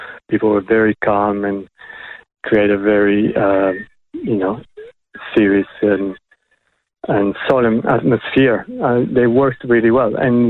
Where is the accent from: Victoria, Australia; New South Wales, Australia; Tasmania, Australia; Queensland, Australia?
Victoria, Australia; Melbourne; I'm from Melbourne, so I'm enjoying going to the Sunshine Coast